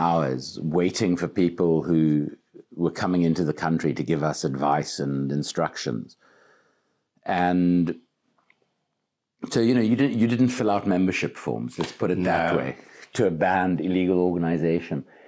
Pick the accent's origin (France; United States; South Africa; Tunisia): South Africa; this isn't an English accent. I'm South African by background. I grew up in South Africa. My dad was South African. My mom was Austrian.